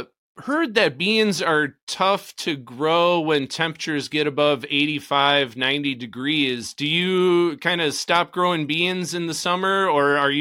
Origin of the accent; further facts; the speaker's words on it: Wisconsin, United States; also born or lived in Southern California; I grew up in Wisconsin, lived in Southern California for 15 years, and moved to your neck of the woods about 3 years ago.